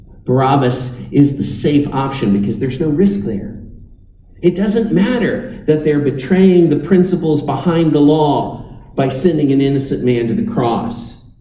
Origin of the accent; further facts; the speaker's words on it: United States; I'm a Christian, but I'm also an American, and we Americans, we love a good rebel.